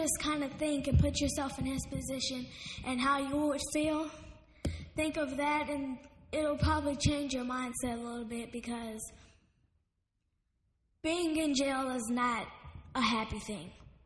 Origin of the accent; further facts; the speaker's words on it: Texas, United States; also born or lived in California; I was born in California, that's where I live, but I was raised in Texas for about 5 or 6 years.